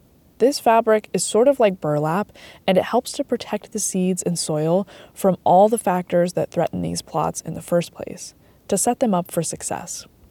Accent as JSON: {"language": "English", "region": "Maine", "country": "United States", "tie": "born or raised there", "said": "I grew up in Down East Maine and spent much of my childhood outside in nature, out in the woods behind my house, on cobble granite beaches and hiking trails in Acadia."}